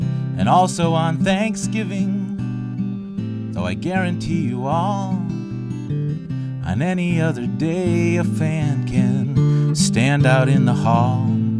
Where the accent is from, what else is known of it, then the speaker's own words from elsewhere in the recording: Cooperstown, New York, United States; It's a song that was based on my growing up in Cooperstown, working at the Baseball Hall of Fame for a few years.